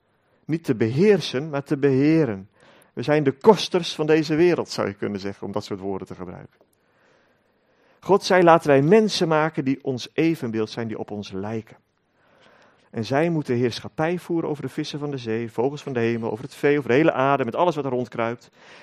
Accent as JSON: {"language": "Dutch", "country": "Netherlands", "said": "Zijn wij Hollanders, hebben dat tot een kunst verheven af en toe."}